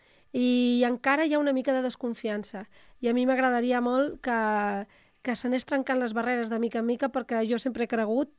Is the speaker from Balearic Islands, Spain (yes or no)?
no; Barcelona, Catalonia, Spain; Soc de Barcelona i tenia moltes ganes de tornar.